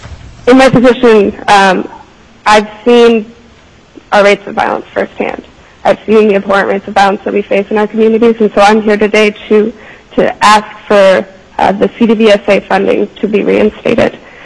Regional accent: Anchorage, Alaska, United States; I was born and raised here in Alaska as a graduate of South Anchorage High School in 2008. And after I graduated college, I moved back to Anchorage because I believe in this community.

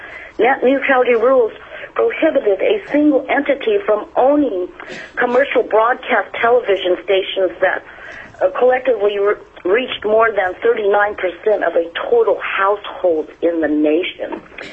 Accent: Kasilof, Alaska, United States; I'm from Kosilos

